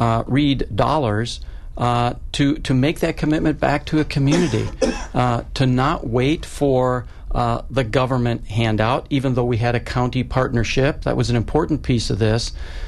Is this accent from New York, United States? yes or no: no; Green Bay, Wisconsin, United States; now in Milwaukee, United States; even though I grew up in Green Bay, most of my career was away.